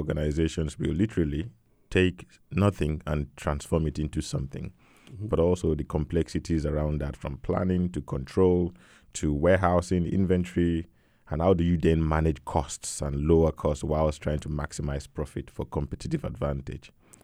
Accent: Ibadan, Oyo, Nigeria; now in United Kingdom; You know, I'm originally from Nigeria, from a city called Ibadan. I was born and raised in Ibadan. Ibadan is a huge city in West Africa, in Nigeria. Nigeria is a country in West Africa. And growing up in Ibadan, moving to the UK

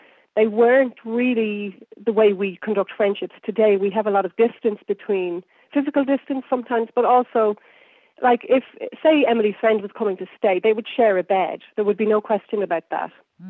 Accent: Ireland; I'm Irish. I live in Ireland.

